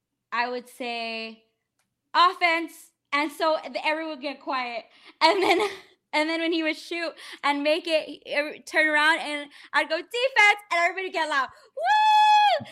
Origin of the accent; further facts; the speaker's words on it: Texas, United States; born there; So I was born in Texas. My grandparents are from Wisconsin.